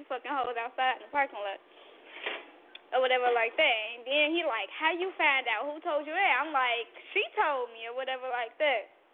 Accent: Gary, Indiana, United States; So I had to, you know, show, like, I'm from Gary.

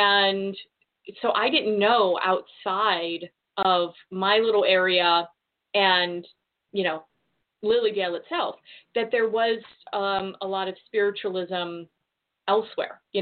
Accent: Ohio, United States; Yeah, I was being from Ohio, which, as Chrissy Teigen has recently stated on Twitter, 95% of the world's population is originally from Ohio, and I am convinced of this.

